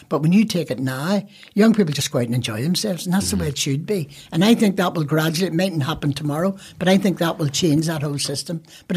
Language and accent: English; Belfast, Northern Ireland, United Kingdom; I'm from Protestant West Belfast.